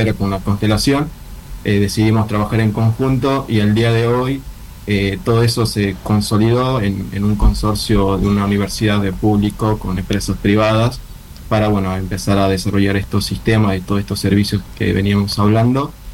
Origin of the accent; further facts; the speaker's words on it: Bolivia; moved away as an adult; now in Argentina; No, yo soy de Bolivia y me vine, bueno, a estudiar por la carrera hace 5 años atrás.